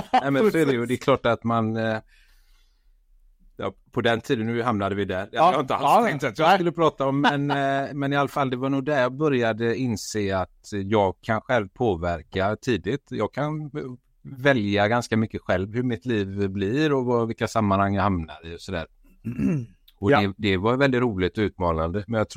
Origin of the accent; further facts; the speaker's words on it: Gothenburg, Västra Götaland County, Sweden; Jag är göteborgare.